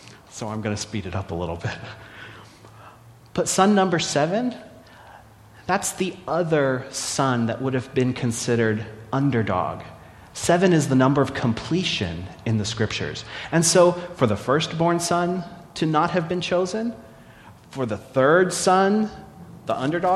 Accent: Pennsylvania, United States; Sorry, I came from Podunk, Pennsylvania, so I feel like I can claim that.

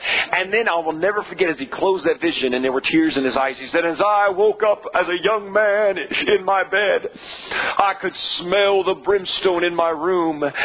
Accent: California, United States; I was raised in Northern California by very pious parents, much like Timothy had been by Eunice and his grandmother.

